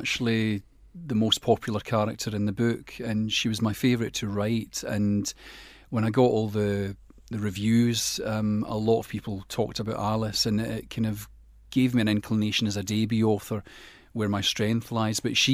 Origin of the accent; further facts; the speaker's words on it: Dumbarton, Scotland, United Kingdom; I grew up in Dumbarton, so a lot of Hobbs Bray is based on childhood country walks. You know, I grew up in an area of Dumbarton called Bellsmire